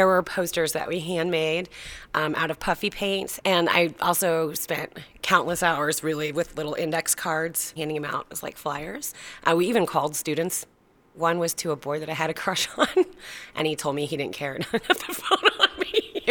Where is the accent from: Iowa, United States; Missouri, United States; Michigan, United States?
Missouri, United States; Kansas City; I'm from Kansas City, Missouri.